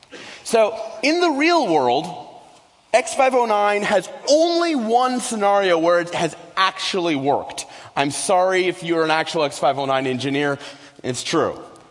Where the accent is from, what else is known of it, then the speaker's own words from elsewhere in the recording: United States; Look, I'm an American, and I'm out here in Germany.